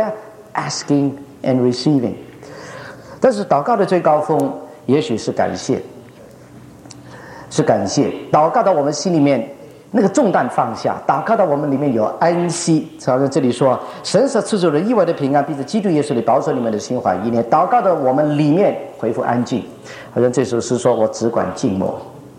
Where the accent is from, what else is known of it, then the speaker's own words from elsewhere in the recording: China; 好像我们中国人烧菜 everything 每一件 都下点盐